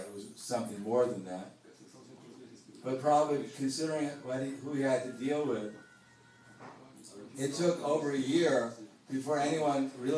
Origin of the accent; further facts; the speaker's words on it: New York, United States; I grew up, not in that area, but I grew up in New York.